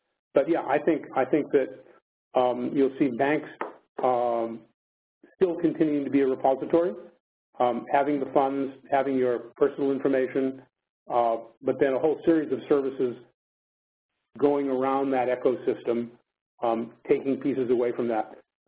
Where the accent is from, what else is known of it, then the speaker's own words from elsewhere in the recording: United States; now in London, United Kingdom; though I'm in London, I am an American.